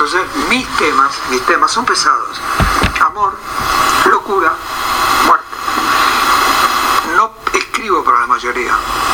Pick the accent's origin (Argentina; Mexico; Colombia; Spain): Argentina; tiene que ver con la niñez y con lo pueblerino y tiene que ver con la pampa, porque soy argentino.